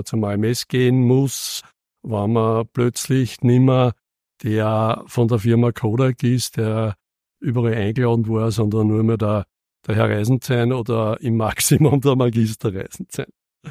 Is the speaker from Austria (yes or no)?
yes; Linz, Upper Austria, Austria; Ich bin Linzer. Genau genommen komme ich aus der Neustadt. Und in der Neustadt bin ich in die Goetheschule gegangen, vorher sogar in den Kindergarten unten beim Marktplatz. Und ich war auch in der Pfarre Heilige